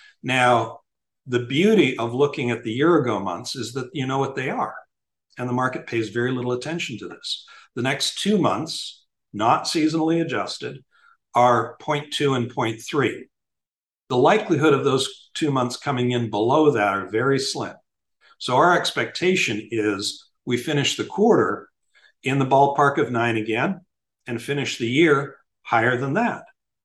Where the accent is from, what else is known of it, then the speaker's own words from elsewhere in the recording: Miami, Florida, United States; In Miami, my hometown, 41% year over year.